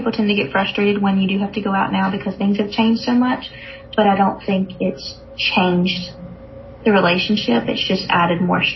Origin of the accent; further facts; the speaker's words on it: the South, United States; being a Southerner, I tend to lean away from more of the left-geared news sources